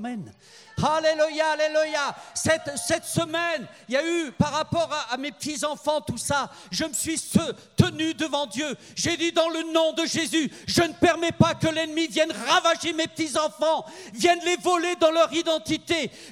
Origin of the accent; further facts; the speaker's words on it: France; Moi, en tant que Français, j'aurais dit, ange, est-ce que tu peux t'arrêter 5 minutes?